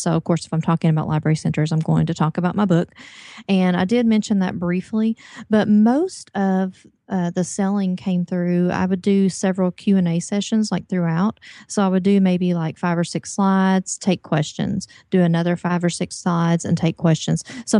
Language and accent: English; Kentucky, United States; We're from Kentucky.